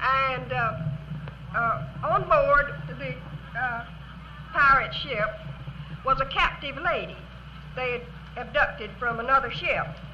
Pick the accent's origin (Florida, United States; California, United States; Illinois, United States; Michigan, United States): Florida, United States; if ever I'm far away from Florida and I hear this song, I may just have to tune up and cry, as we Florida crackers say.